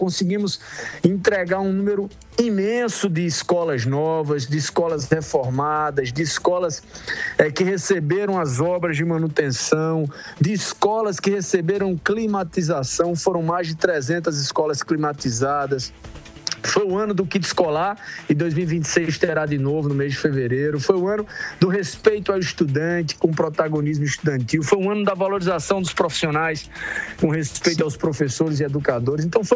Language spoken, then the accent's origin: Portuguese; Paraíba, Brazil; como paraibano, como apaixonado pela educação